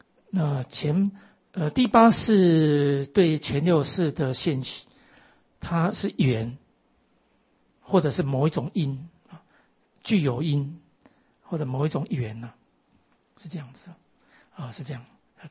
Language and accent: Chinese; Taiwan; 我们台湾人有做那个什么柜